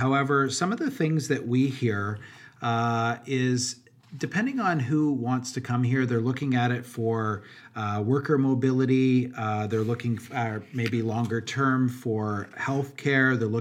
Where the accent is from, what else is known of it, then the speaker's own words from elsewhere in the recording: Canada; as a Canadian